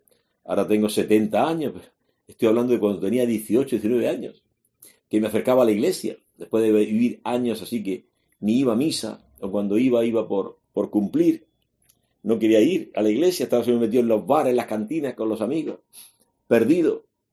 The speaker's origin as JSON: {"language": "Spanish", "region": "Region of Murcia", "country": "Spain", "said": "el farmacéutico de mi tierra, allí en Murcia"}